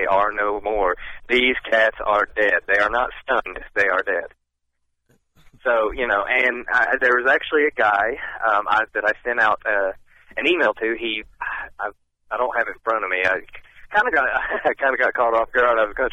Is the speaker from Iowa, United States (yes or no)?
no; North Carolina, United States; You know, I grew up in the South Omni Valley down to the base of the Pisgah Ridge, and you'll go up Highway 151, takes you all the way up to Blue Ridge Parkway.